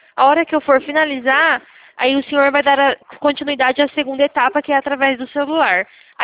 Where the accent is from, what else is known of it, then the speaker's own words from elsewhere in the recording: São Carlos, São Paulo, Brazil; Eu sou aqui de São Carlos.